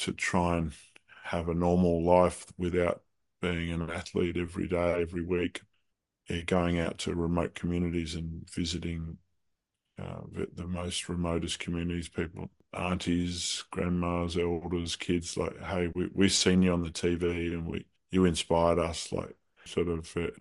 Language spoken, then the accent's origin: English; Australia; I'm an Australian and I'm wearing green and gold, but geez, I'm actually I'm Indigenous Australian as well